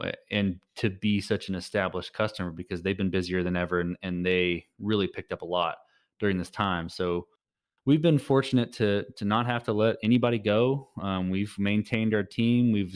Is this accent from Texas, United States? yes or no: yes; Texas, United States; I guess Texas is its own thing. Maybe that's because I'm a Texan.